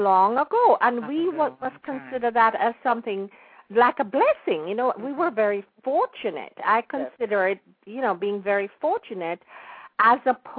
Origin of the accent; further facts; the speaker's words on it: Jamaica; now in United States; I embrace my British background growing up in Jamaica. I did not come to the United States feeling like a second-class citizen.